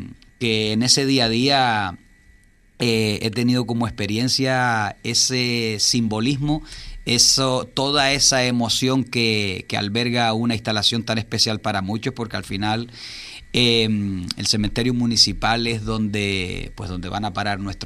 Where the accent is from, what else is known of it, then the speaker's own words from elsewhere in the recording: Villaverde, Canary Islands, Spain; Soy de Villaverde, vivo en Villaverde